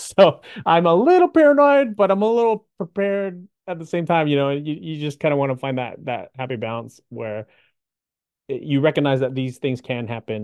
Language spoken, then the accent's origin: English; Canada; I grew up in Canada. I was born and raised in Canada